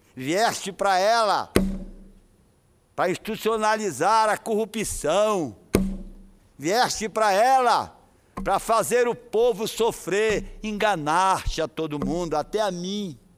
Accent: Marajó, Pará, Brazil; Vou usar um provérbio da minha terra querida do Marajó.

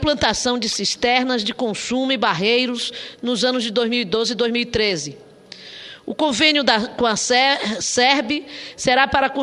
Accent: Northeast Region, Brazil; E é justamente porque somos do Nordeste, nós temos uma obrigação maior ainda de zelar pelos nossos mananciais

